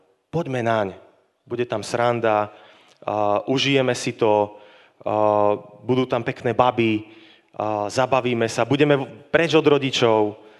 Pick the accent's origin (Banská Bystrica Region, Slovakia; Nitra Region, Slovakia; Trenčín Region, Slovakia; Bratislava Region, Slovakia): Banská Bystrica Region, Slovakia; pochádzam zo stredného Slovenska, z jednej dedinky malebnej od Zvolena, kde som sa narodil a vyrastal som na dedine.